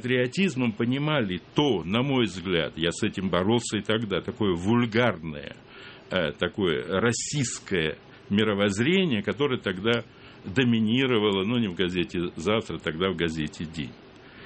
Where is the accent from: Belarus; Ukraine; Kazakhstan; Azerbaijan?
Ukraine; Odesa, Odesa Oblast; now in Moscow, Russia; есть разница между восприятием национальной проблемы в моем родном городе, в Одессе, и в Москве.